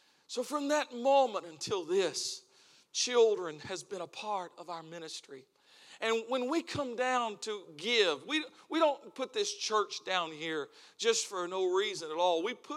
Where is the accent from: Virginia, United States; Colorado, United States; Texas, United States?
Texas, United States; I am from Texas. I say it wrong. Actually, I say it right. I'm from Texas.